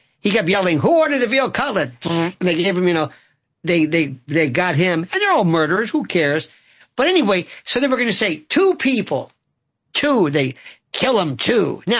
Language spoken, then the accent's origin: English; Florida, United States; Yesterday in my native Florida, I'm not from Florida, I'm from Florida. Because it's it's Hooterville. Don't let anybody kid you. It is hardcore redneck.